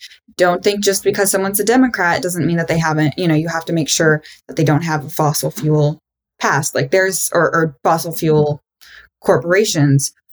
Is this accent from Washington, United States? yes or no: yes; Seattle, Washington, United States; And I'm from Seattle.